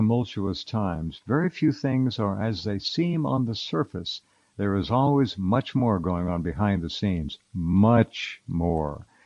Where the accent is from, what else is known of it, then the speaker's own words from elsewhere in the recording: Santa Barbara, California, United States; because we're both from Santa Barbara, and I claim territorial rights.